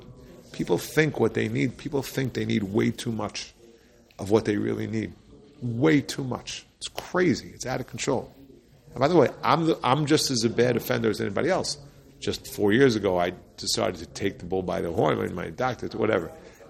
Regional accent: Teaneck, New Jersey, United States; When I was growing up, like, I hate to keep saying this, but I grew up in Teaneck.

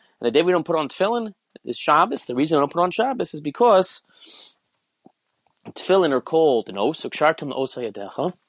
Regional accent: United States; What did I do growing up in America? Well, growing up in America, in my shul of the youth, Young Israel at Hillcrest

